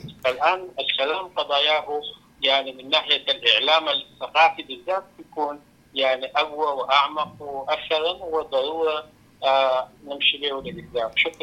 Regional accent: Sudan; الحل يعني لحسن الحظ يعني لأول مرة يعني نتفق كسودانيين بأنه الحل هو يعني حل جماعي

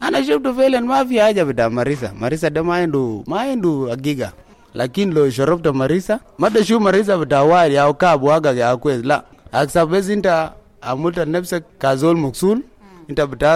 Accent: Twic East, Jonglei, South Sudan; أنا من ولاد جنغولي، من تويتش إيست. في جنوب السودان

